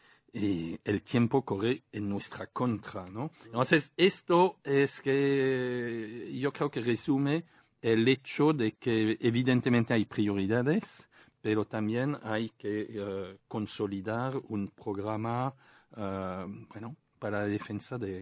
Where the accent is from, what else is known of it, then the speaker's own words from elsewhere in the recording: France; accent: French; Spanish is a second language; y vuelvo a decirlo con mi acento francés, al carajo